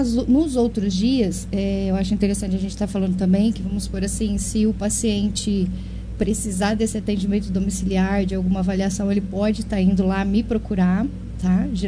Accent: Taquaritinga, São Paulo, Brazil; Isso, sou de Taquaritinga.

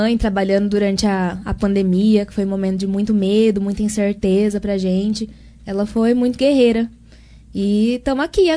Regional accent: Monte Alto, São Paulo, Brazil; Eu sou daqui de Monte Alto.

